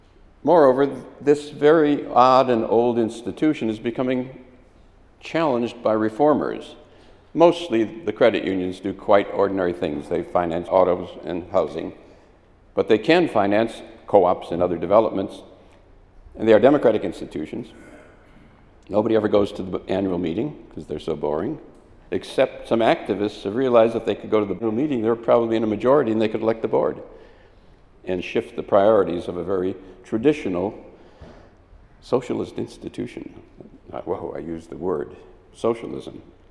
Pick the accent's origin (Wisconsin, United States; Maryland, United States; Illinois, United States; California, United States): Wisconsin, United States; I'm from Wisconsin.